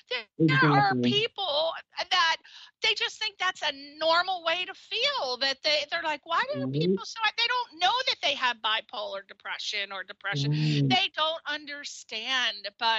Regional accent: Connecticut, United States; not to bash New York because I'm from Connecticut. I spent a lot of time in New York. I love New York.

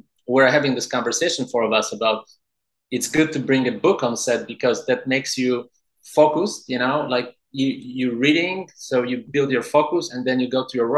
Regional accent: Wrocław, Lower Silesian Voivodeship, Poland; I got the basics from living in Wrocław and growing up in Poland

